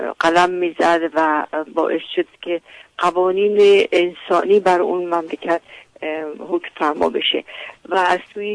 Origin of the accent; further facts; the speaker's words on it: Tehran, Tehran Province, Iran; خود من در تهران به دنیا آمدم، در محله شاپور، و تحصیلاتم رو در دبستان عبرت و دبیرستان شهناز پهلوی به پایان رسوندم و بعد دانشگاه تهران رو تموم کردم